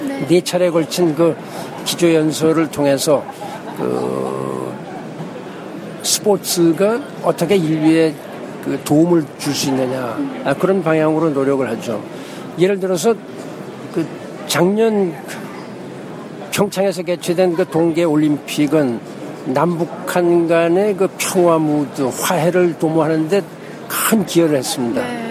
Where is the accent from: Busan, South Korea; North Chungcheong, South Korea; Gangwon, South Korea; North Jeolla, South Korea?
North Chungcheong, South Korea; Chungju; 제 고향 충북 충주에서 세계 그 무예 마스터십 대회가 열리게 돼 있습니다.